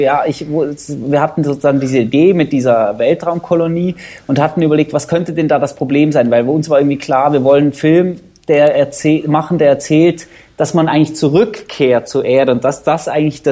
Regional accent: Switzerland; Also ich bin Schweizer, bin in der Schweiz aufgewachsen

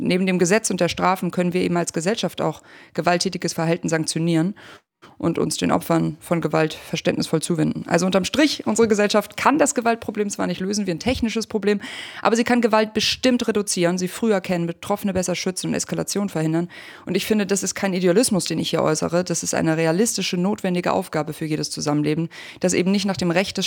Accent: Hamburg, Germany; Ich komme aus Hamburg.

